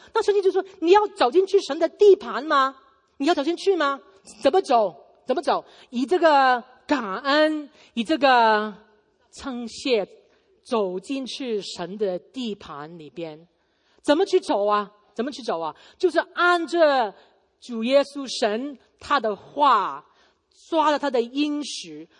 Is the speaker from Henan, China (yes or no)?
no; Guangdong, China; 我们广东人呢，有一个讲法，不知道国语怎么讲